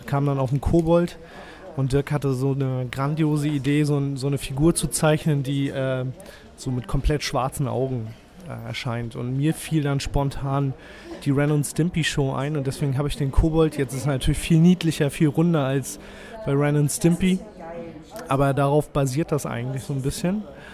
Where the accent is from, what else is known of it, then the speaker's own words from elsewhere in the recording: Wedel, Schleswig-Holstein, Germany; Aus Wedel. Das ist so ein quasi, ja, so eine direkte Anbindung an Hamburg dran, an der S-Bahn-Station.